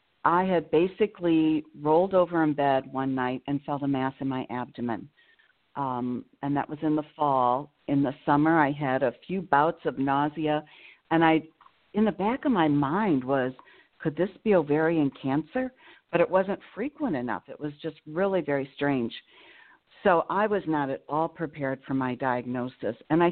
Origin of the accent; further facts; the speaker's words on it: Illinois, United States; born there; now in Madison, United States; I live in Madison, Wisconsin, and that's where I'm calling from. I was born in Illinois.